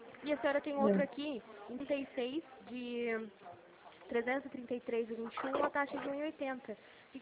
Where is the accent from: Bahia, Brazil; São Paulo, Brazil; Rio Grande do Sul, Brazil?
São Paulo, Brazil; Limeira; Eu falo de Limeira, São Paulo.